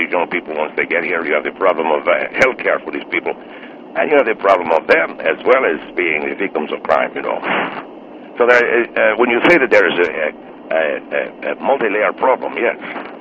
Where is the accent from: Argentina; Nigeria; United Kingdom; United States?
Argentina; Yes, Bill, I'm really from Argentina